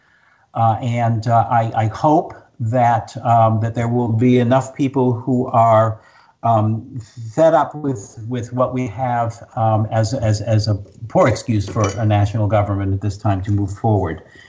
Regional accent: New Hampshire, United States; In my home state of New Hampshire, Democrats were fortunate

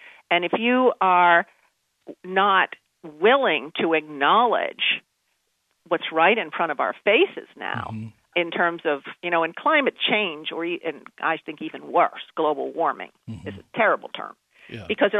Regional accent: New York City, New York, United States; I grew up in New York City. Mm-hmm. I grew up in New York City. We had hurricanes.

